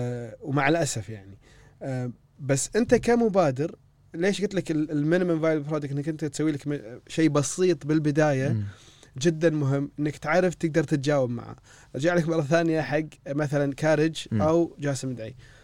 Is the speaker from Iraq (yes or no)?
no; Kuwait; فهذه الطرق اللي اليوم قاعد يعني تطبق خلينا نقول عندنا بالكويت